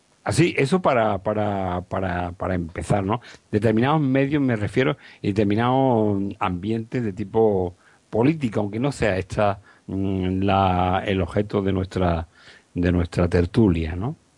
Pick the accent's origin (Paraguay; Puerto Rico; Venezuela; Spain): Spain; los españoles somos españoles y no somos andalusíes.